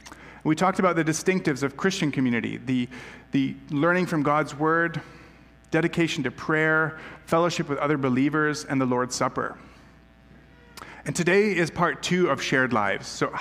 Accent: United States; I'm an American here

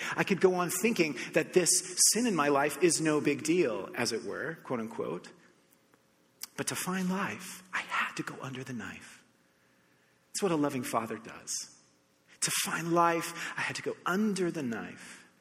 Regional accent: United States; now in Canada; okay, so I grew up in the United States. And so this never happened before. This is my first like couple years in Canada.

